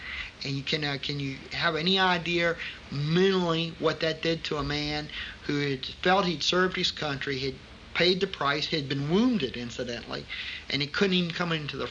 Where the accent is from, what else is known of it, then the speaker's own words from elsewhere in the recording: Virginia, United States; Now, I was from the South in the United States, which is the Virginia, the old Confederacy, from the Civil War.